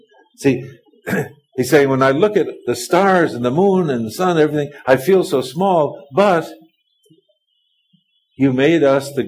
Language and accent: English; Los Angeles, California, United States; We're from Los Angeles, and we're more likely to see a streetlight than the moon.